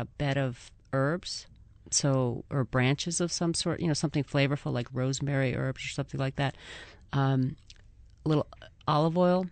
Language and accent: English; Northeast, United States; I mean, I'm from the Northeast, and we roast because the oven heats up our home, too.